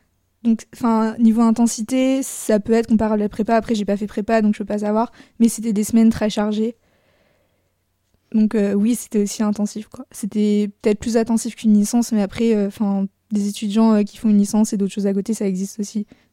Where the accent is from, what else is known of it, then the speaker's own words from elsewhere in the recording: Blois, Centre-Val de Loire, France; parce que je venais de Blois à la base.